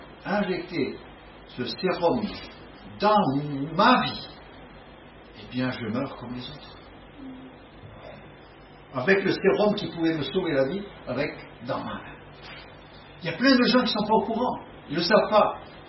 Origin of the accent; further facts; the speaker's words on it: France; Déjà, avec nos attentes, hein, en tant que Français, ça va pas.